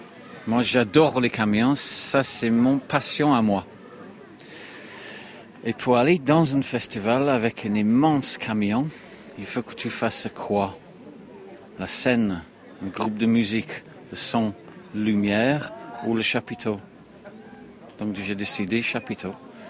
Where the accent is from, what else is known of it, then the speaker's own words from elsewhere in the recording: Toulouse, Occitanie, France; Non, moi je viens de Toulouse.